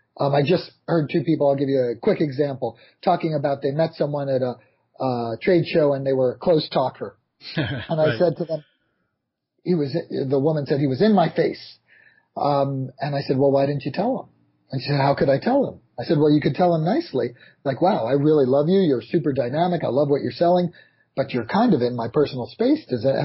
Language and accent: English; New York, United States; I'll run you through it as quickly as I can, as a New Yorker can.